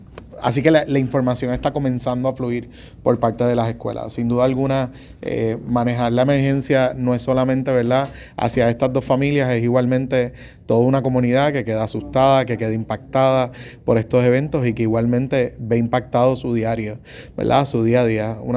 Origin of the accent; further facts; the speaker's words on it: Puerto Rico; Yo crecí viendo la criminalidad en Puerto Rico